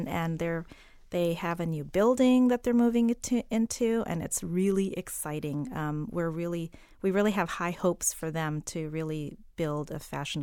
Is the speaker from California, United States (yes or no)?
yes; San Francisco, California, United States; also born or lived in New York City; I mean, I grew up in San Francisco. We moved here from New York City.